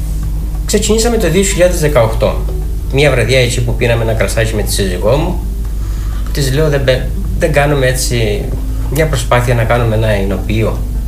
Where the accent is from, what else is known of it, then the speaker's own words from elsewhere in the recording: Avgeniki, Crete, Greece; Εγώ είμαι από την Αυγενική, η σύζυγός μου που είναι … είναι από το Βραχάσι και μένουμε στην Αυγενική